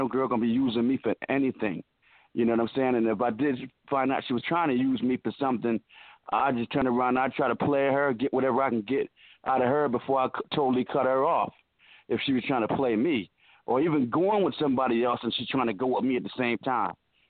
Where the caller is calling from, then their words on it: Atlanta, Georgia, United States; I'm calling from Atlanta, Georgia.